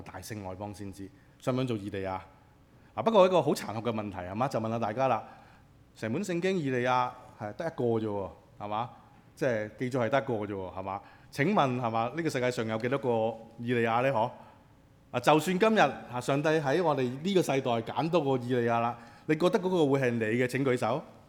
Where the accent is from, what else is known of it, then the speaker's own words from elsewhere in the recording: China; 用我哋中國人嘅説話嘛